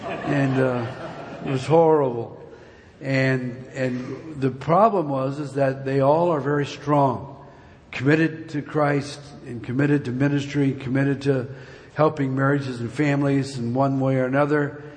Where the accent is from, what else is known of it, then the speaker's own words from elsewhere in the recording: Long Beach, California, United States; also born or lived in Lakewood; now in Colorado Springs, United States; I was raised here in Long Beach and Lakewood, so I know when I see all the things that are going on back here. I'm in Colorado Springs now.